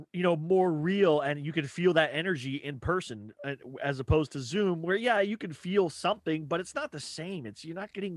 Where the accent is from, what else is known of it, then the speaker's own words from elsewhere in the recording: Texas, United States; I was thinking about calling it West Coast Texan because I'm from Texas, but I live out on the West Coast now, and there's just such a different world.